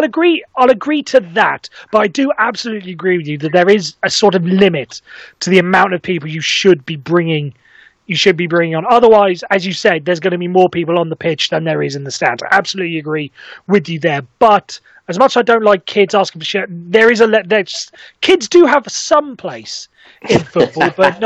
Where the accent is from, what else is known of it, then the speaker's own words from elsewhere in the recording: Wales, United Kingdom; I say this because I'm Welsh